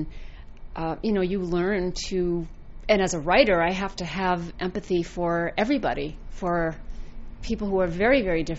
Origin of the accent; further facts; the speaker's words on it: Mexico, Maine, United States; it's about growing up in Mexico, Maine, in the year 1963, when I was 9 years old.